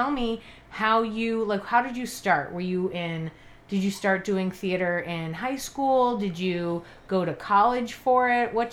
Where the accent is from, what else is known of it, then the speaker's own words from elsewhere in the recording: Boston, Massachusetts, United States; I always heard of it growing up because I'm from Boston